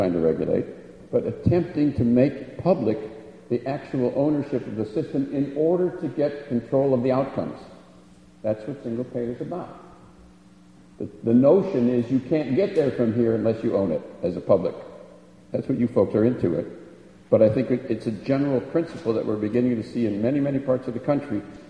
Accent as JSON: {"language": "English", "town": "Racine", "region": "Wisconsin", "country": "United States", "said": "I mean, I'm from Racine, Wisconsin. In Racine, Wisconsin, we've got co-ops."}